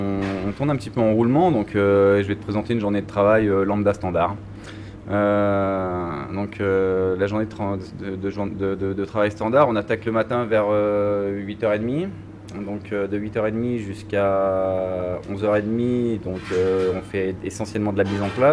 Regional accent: Lyon, Auvergne-Rhône-Alpes, France; moved away as an adult; moi, je suis issu d'une banlieue de Lyon. Et j'ai vite compris qu'il n'y avait pas grand-chose à faire là-bas pour moi.

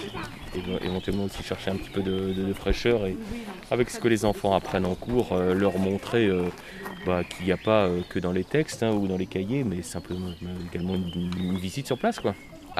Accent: Lyon, Auvergne-Rhône-Alpes, France

